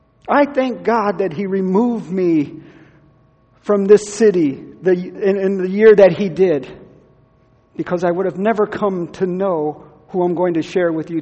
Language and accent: English; Ohio, United States; also born or lived in California; now in Missouri, United States; They go, "Really? They have Mexicans in Ohio?" They say, "Where are you at now?" I say, "I'm in Missouri."